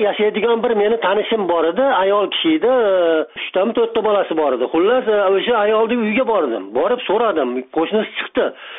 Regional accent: Andijan, Andijan Region, Uzbekistan; born there; Mana shuda tug'ilganman, o'shada yashaganim uchun bilaman

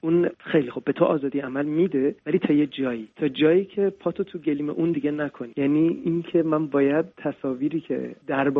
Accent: Iran; moved away as an adult; از ایران اومدم بیرون.

